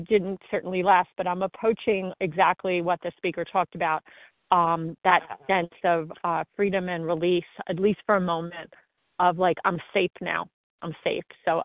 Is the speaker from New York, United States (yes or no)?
yes; New York, United States; I'm from New York.